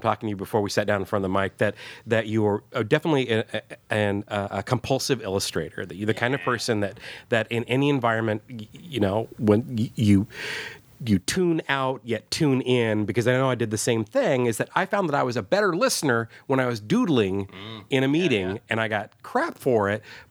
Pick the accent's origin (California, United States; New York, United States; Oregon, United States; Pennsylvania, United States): Oregon, United States; growing up in the Willamette Valley, I never dried my hair.